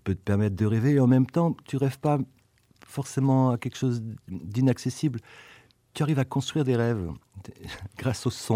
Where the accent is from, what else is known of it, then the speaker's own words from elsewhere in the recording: Avignon, Provence-Alpes-Côte d'Azur, France; born there; je ne parle pas mais j'ai un nom allemand. Et je suis né à Avignon, dans le sud de la France